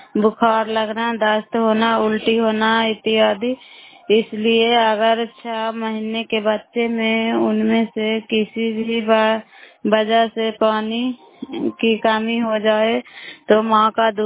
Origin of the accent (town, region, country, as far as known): Bairiganj, Bihar, India